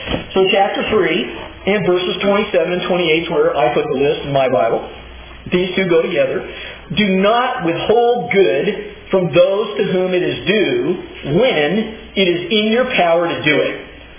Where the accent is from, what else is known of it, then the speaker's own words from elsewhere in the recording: Washington, United States; I'm from Washington. I don't do anything.